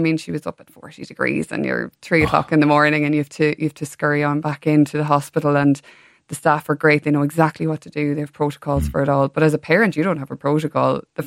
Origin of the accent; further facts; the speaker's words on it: Baltinglass, County Wicklow, Ireland; I'm from Baltinglass in Wicklow originally, which is just down the road from Ballymore Eustace.